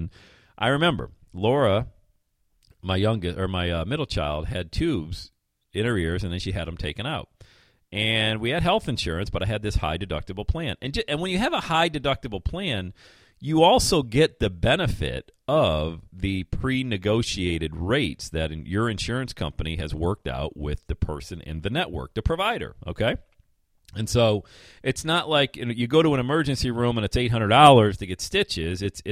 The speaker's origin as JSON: {"language": "English", "town": "Bradford", "region": "Pennsylvania", "country": "United States", "tie": "born or raised there"}